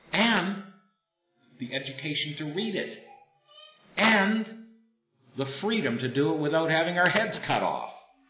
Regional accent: Scotland, United Kingdom; Mister, I'm a Scotsman. Long line of Scotsmen.

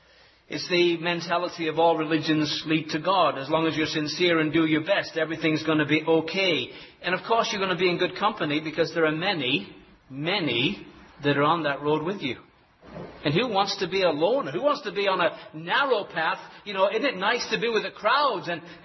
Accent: England, United Kingdom; and I'm an Englishman, so if anybody in this room should understand the English language, I should.

